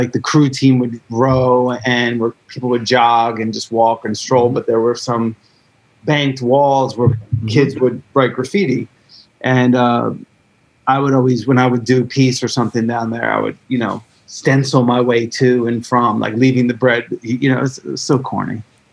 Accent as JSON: {"language": "English", "region": "New Jersey", "country": "United States", "tie": "born or raised there", "said": "I grew up on Polo and, Timberland and would shop at like Dr. J's on Market Street in Newark, or like a VIM, or, you know, like there was a place in Lakewood called Junkies."}